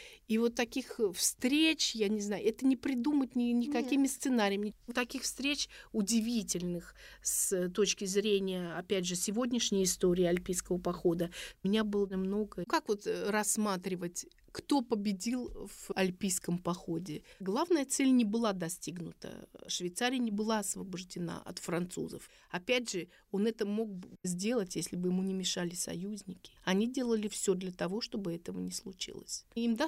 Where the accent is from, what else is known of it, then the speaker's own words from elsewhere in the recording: Saint Petersburg, Russia; я занимаюсь Суворовым, я журналист из Петербурга.